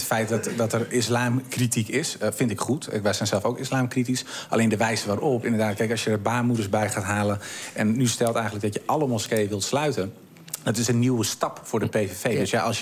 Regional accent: Almere, Flevoland, Netherlands; Ik kom zelf uit Almere. Nou, dat is natuurlijk een stad waar de PVV de grootste partij is in de gemeenteraad.

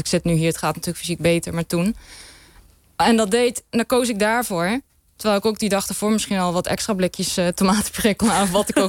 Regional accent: Nijmegen, Gelderland, Netherlands; Ik kom uit Nijmegen.

